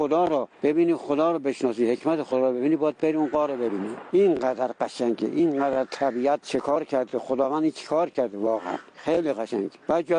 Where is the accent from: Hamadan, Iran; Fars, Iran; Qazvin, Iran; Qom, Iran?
Hamadan, Iran; من اهل اصالتا همدانی هم